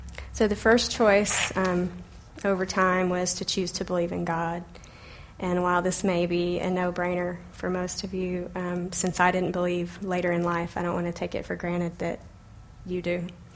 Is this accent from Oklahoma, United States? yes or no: yes; Oklahoma, United States; also born or lived in North Carolina / Boston; now in Dallas, United States; We grew up in Oklahoma, and we moved to North Carolina when we got married.